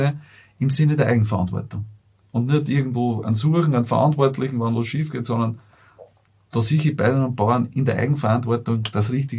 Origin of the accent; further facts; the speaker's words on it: Lower Austria, Austria; wo ich herkomme, westliches Niederösterreich, Wahlkreis Mostviertel